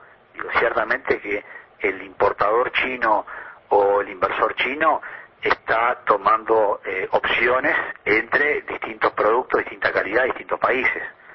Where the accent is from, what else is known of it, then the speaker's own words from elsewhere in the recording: Uruguay; también puede jugar en contra de los intereses que nosotros estamos, como uruguayos, estamos buscando